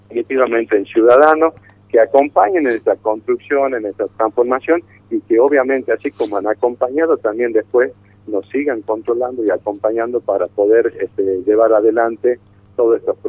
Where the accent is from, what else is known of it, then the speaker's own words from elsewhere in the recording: Tucumán, Argentina; como tucumanos también nos debemos una evolución en lo electoral, en lo institucional, en lo político